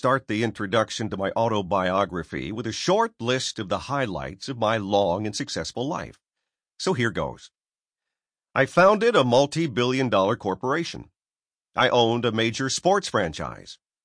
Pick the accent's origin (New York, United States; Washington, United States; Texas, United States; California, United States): New York, United States; Irondequoit; My American roots lie in upstate New York. I grew up in Irondequoit, the son of an immigrant family.